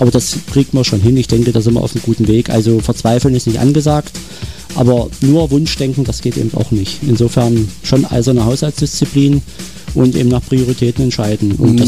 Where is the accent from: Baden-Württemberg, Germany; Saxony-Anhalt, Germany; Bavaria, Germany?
Saxony-Anhalt, Germany; Wolfen; now in Delitzsch, Germany; geboren bin ich in Wolfen und aufgewachsen, aber ich habe und seit 1991 in Delitzsch lebend, seit 1989 in Delitzsch arbeitend, aber mein Großvater stammt aus Delitzsch